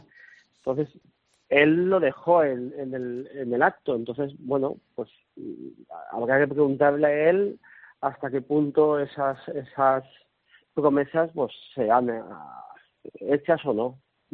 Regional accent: Valencian Community, Spain; Yo, por supuesto, como valenciano y como empresa familiar y como además que quiero mi tierra

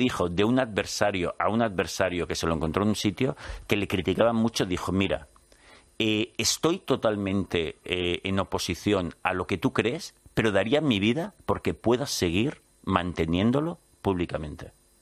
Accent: Barcelona, Catalonia, Spain; ya sabes que yo soy de Barcelona, sí.

